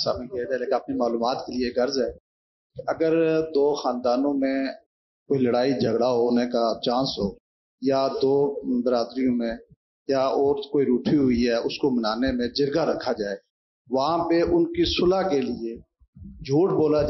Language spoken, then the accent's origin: Urdu; Muzaffarabad, Azad Kashmir, Pakistan; میرا تعلق مظفر آباد سے ہے،